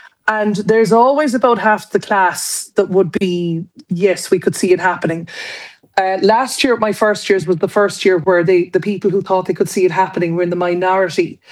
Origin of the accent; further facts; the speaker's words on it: Waterford, Munster, Ireland; Well, I mean, I am from Waterford.